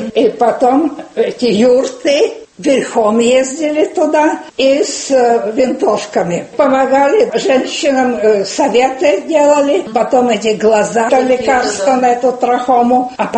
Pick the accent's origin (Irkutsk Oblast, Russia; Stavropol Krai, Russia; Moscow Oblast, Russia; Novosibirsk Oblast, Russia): Irkutsk Oblast, Russia; Nizhneilimsk; born there; Я родилась в Нижнелимске, я помню мои воспоминания об Иркутске